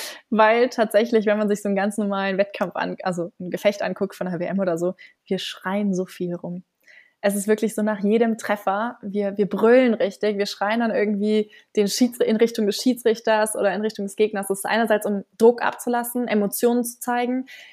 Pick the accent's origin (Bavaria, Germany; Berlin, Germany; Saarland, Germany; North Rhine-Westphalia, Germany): Bavaria, Germany; Nuremberg; Also ich bin in Nürnberg groß geworden. Ich komme ursprünglich aus Nürnberg.